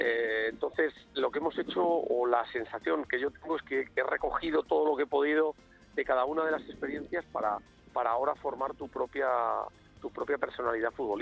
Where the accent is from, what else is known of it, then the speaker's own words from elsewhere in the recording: Parla, Community of Madrid, Spain; Que el Parla es el equipo de mi ciudad, de mi pueblo